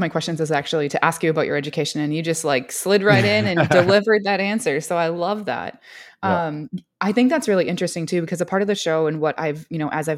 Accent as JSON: {"language": "English", "region": "Minnesota", "country": "United States", "lives_now": "Texas, United States", "said": "So I'm originally from Minnesota. I live in Texas now."}